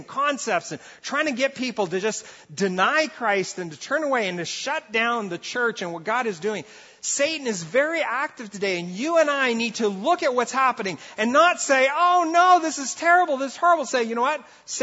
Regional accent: Brazil; now in Canada; I grew up in Brazil. We saw it. I saw it enough that I'm glad I don't see it here in North America.

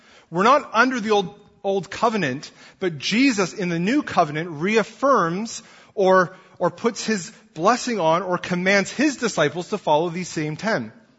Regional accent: East Coast, United States; I'm from the East Coast, and I'm very comfortable eating lobster.

